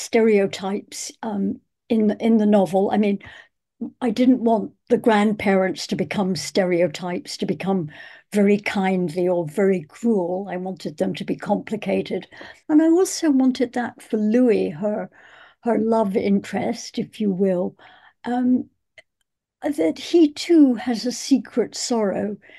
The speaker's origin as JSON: {"language": "English", "region": "Scotland", "country": "United Kingdom", "tie": "born or raised there", "lives_now": "North America", "said": "growing up in Scotland, going to university in England. But here I am in North America."}